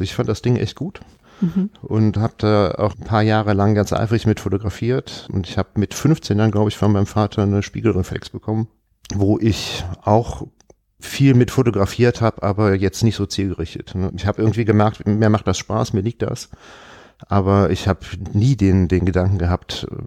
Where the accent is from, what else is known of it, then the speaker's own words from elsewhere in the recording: Aachen, North Rhine-Westphalia, Germany; ich bin ich bin Öscher, ich bin in Aachen geboren und habe da auch die erste Hälfte des bisher absolvierten Lebens verbracht.